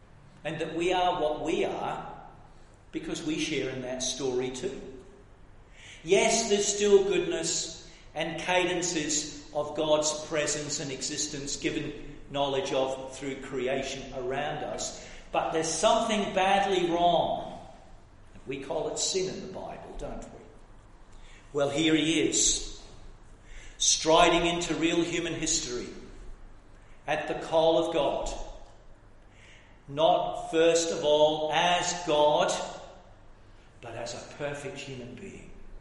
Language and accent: English; South East England, United Kingdom; also born or lived in Scotland; when I was a child, I grew up in Kent in England, even though I was born north of the border.